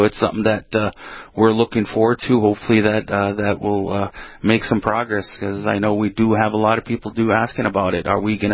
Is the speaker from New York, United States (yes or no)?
no; North Dakota, United States; You know, we have as Native American people and people from Fort Berthold, we honor our veterans every single day.